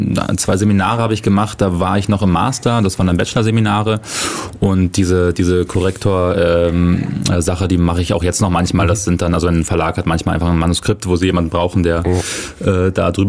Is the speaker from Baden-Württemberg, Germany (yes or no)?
no; Kleinmachnow, Brandenburg, Germany; Also ich bin aufgewachsen in Kleinmachnow, das ist eine recht wohlhabende Stadt am Rand von Berlin.